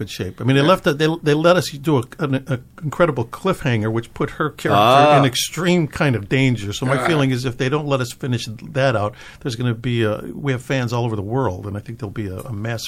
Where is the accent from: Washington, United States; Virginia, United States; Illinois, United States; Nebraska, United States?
Illinois, United States; Chicago; thank God I'm being from Chicago and growing up, you know, he grew up on the South Side, I grew up on the West Side.